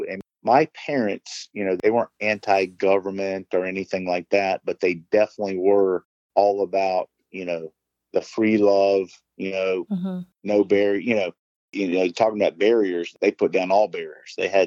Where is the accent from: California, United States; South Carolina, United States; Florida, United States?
South Carolina, United States; Greenville; also born or lived in Hendersonville, North Carolina; I was born in Hendersonville, North Carolina, but spent the majority of my childhood right across the border in Greenville, South Carolina.